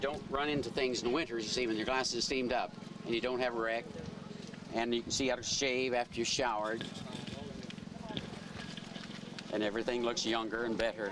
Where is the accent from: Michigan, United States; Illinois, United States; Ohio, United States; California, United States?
Illinois, United States; Originally Illinois